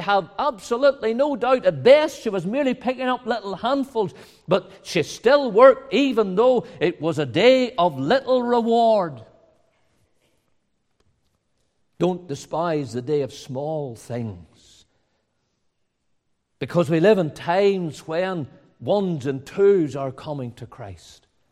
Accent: Ballymena, Northern Ireland, United Kingdom; I was originally from Ballymena, and it's been, I suppose, 30 years since I attended Ballymena regularly.

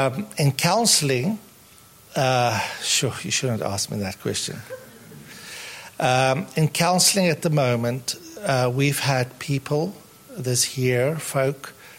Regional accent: South Africa; I'm South African, so I don't always know if I reach the target.

